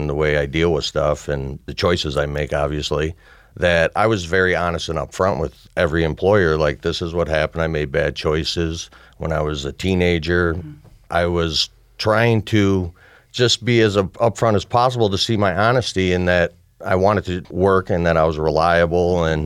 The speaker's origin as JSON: {"language": "English", "town": "Warren", "region": "Michigan", "country": "United States", "tie": "born or raised there", "said": "Well, I grew up in Warren, Michigan, the youngest of six children. Grew up in an okay neighborhood."}